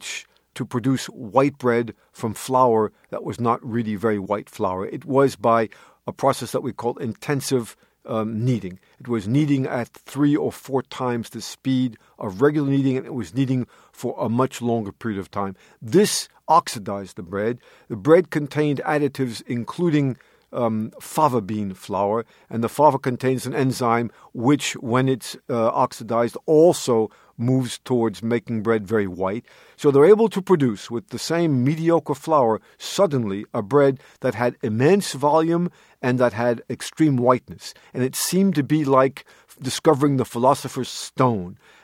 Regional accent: United States; And it was very hard for me as an American.

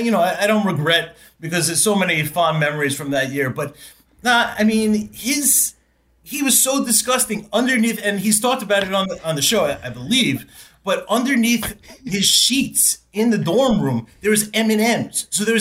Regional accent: New York, United States; So as a New Yorker, they sent us up to upstate New York.

